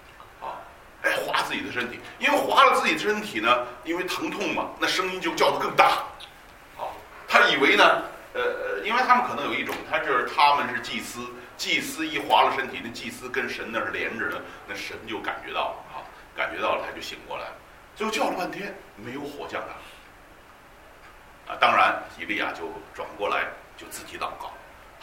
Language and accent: Chinese; China; 那我们中国人就是一种很宽广的、很包容性很强的